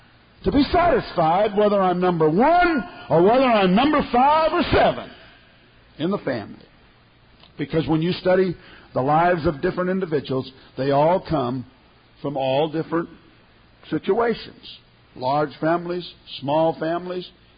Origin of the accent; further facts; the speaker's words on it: California, United States; born there; Well, I was born in California.